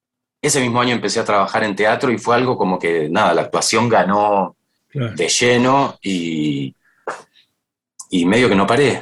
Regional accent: Mar del Plata, Buenos Aires Province, Argentina; Yo soy de Mar del Plata y tuve un contacto, una relación muy estrecha con el cine de adolescente.

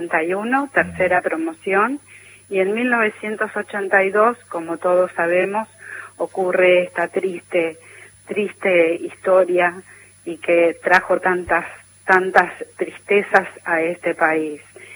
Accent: Córdoba, Argentina; born there; now in Buenos Aires, Argentina; Soy cordobesa de nacimiento, igual que Sonia

